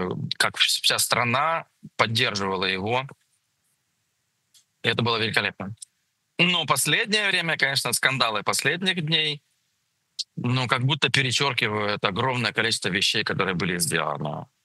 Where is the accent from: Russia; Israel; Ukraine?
Ukraine; moved away; Я не имею права, как украинец, который выехал, я не имею права так откровенно и объективно судить.